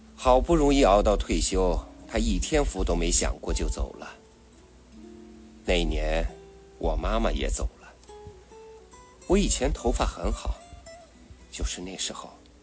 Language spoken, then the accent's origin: Chinese; China; now in Taiwan; 司机很健谈，但显然没有听出我是大陆人